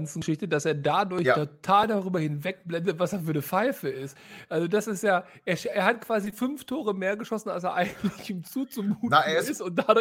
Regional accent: Northern Germany, Germany; Wir sind Norddeutsche.

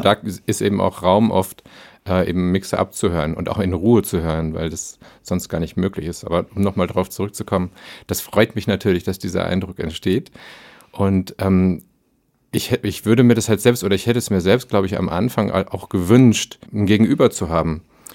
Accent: North Rhine-Westphalia, Germany; born there; Also ich bin ja gebürtiger Westfale

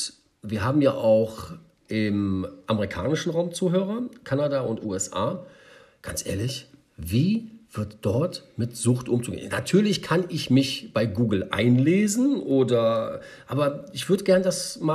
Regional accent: Germany; ich bin ja hier in Deutschland groß geworden.

